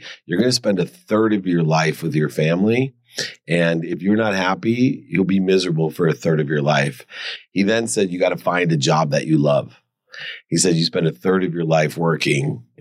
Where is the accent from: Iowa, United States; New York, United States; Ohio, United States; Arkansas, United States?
Ohio, United States; Akron; I grew up in Akron, Ohio.